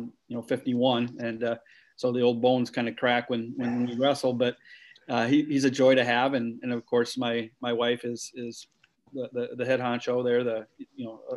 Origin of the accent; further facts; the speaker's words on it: Dyke, Iowa, United States; Yeah, well, you know, I was born the fifth out of seven kids in Dyke, Iowa. Grew up on a farm, and there was all nine of us in one house at the same time at one point.